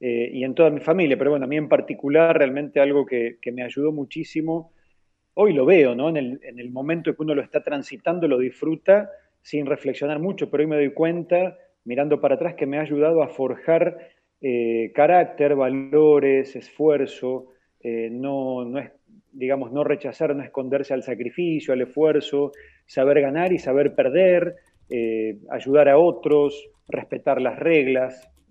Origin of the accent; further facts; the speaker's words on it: San Fernando, Buenos Aires Province, Argentina; yo nací en la ciudad de Buenos Aires, pero viví siempre en la provincia de Buenos Aires, en San Fernando, provincia de Buenos Aires. Ahí me crié, ahí fui creciendo y desarrollando los primeros años de mi vida, hasta la adolescencia y el secundario terminado. Siempre fue ahí.